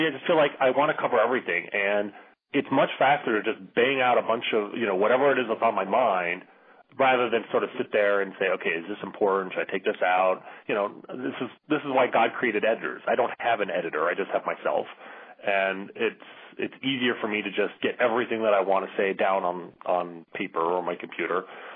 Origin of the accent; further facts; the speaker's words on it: Wichita, Kansas, United States; now in Chicago, United States; I do live, you know, in the Chicago area now. I grew up in Wichita, never actually lived in Kansas City. Grew up in Wichita, that's how I became a fan.